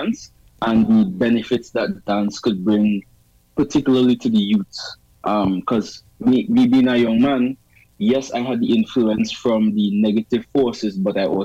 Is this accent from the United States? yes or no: no; Tobago, Trinidad & Tobago; Yes, I'm from Tobago.